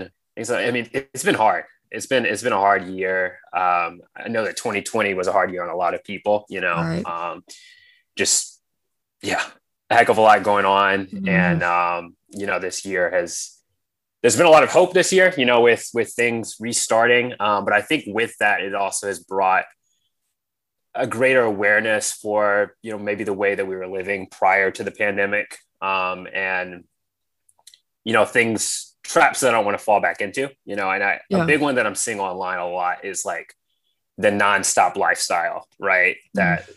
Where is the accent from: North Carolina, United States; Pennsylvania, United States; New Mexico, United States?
North Carolina, United States; I'm originally from North Carolina, back in North Carolina now.